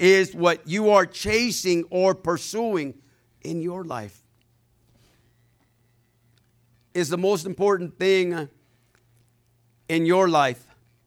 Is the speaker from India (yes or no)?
no; Mexico; now in United States; I'm an immigrant. I came from Mexico. We come here. We work hard.